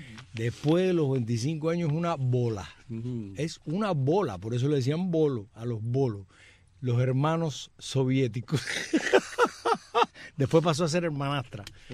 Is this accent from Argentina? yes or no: no; Puerto Rico; Yo soy boricua.